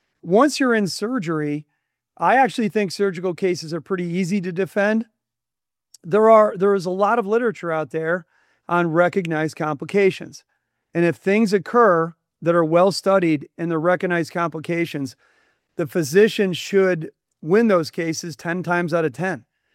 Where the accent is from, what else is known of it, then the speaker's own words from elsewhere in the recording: New York, United States; I'm originally from upstate New York, moved out to Ohio to go to law school.